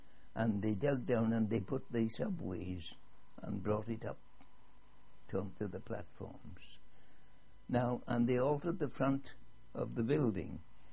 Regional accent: Leominster, West Midlands, United Kingdom; born there; I was born in Leinster, in Herefordshire, on the 13th of June, 1897.

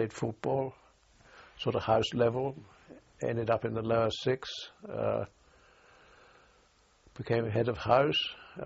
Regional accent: Dublin, Ireland; What I'm trying to say is I'm still an Irishman, although I was born British.

